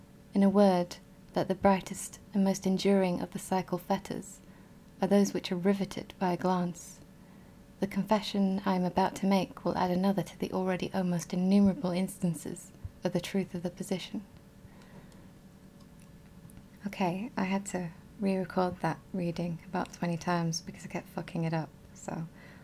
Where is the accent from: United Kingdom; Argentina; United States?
United Kingdom; England; I'm from England. I'm from the north. I'm not saying any more than that.